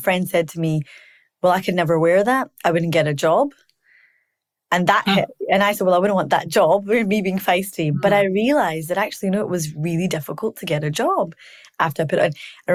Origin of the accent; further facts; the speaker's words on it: Scotland, United Kingdom; I grew up in Scotland. I went to predominantly white school.